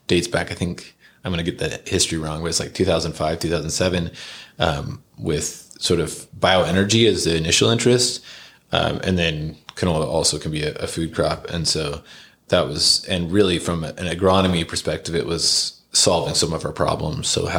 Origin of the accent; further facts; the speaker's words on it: Portland, Oregon, United States; So I grew up in Portland, Oregon.